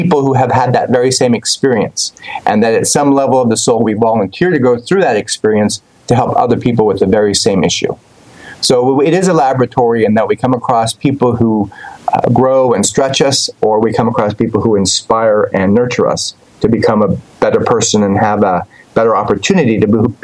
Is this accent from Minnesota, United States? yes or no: no; Colorado, United States; I was not here in Virginia Beach. I grew up in Colorado.